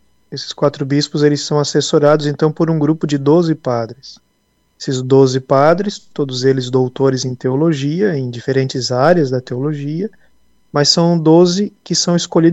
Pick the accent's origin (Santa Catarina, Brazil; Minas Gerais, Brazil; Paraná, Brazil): Santa Catarina, Brazil; Criciúma; Eu sou aqui de Criciúma mesmo